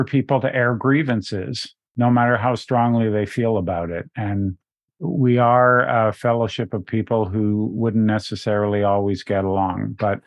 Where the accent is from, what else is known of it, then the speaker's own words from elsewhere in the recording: Canada; I'm from Canada